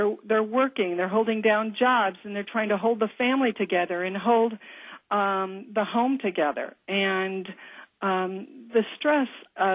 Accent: California, United States; also born or lived in South Dakota; I'm from South Dakota, but I was raised in and did my education in California.

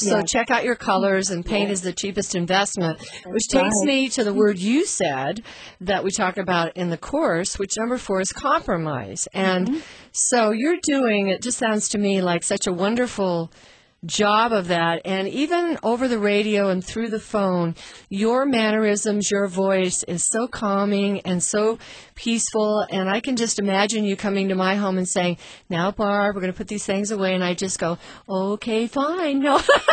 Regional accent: Kansas, United States; now in Seattle, United States; You know, I was raised in Kansas. Originally, Daddy was with Boeing. That's how we got transplanted out to Seattle.

